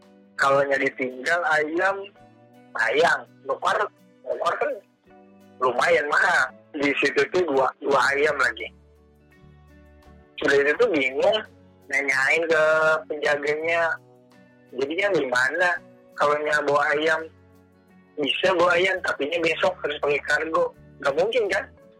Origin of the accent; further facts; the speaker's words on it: Pageragung, West Java, Indonesia; saya lahir di kota di Kabupaten Tasikmalaya, tepatnya di Kampung Pageragung, Kecamatan Pageragung. Sekolah saya SD di SD 2 Pageragung.